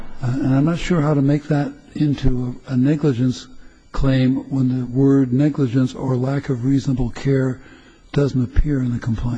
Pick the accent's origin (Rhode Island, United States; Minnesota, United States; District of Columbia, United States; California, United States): California, United States; For my sins, I'm from California.